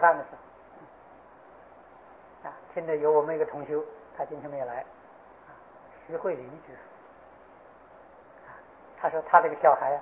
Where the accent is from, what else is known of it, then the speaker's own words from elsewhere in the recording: China; 因为素食是我们中国人提倡的